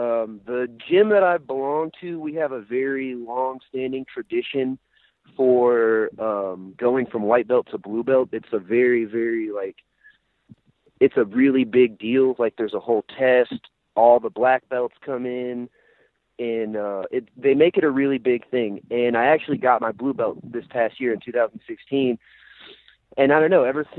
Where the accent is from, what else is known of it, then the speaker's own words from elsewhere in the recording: Arkansas, United States; It's funny you bring that up because I'm actually from Arkansas. I started my fighting career in Arkansas.